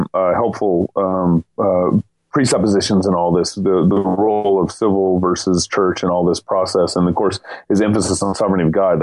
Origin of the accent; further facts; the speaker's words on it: Tyler, Texas, United States; I grew up in Tyler, or at one point I lived in Tyler, Texas.